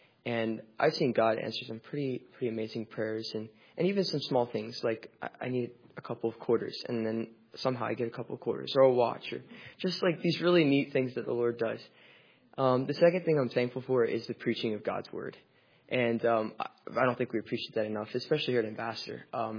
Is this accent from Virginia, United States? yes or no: yes; Leesburg, Virginia, United States; I'm a sophomore from Leesburg, Virginia.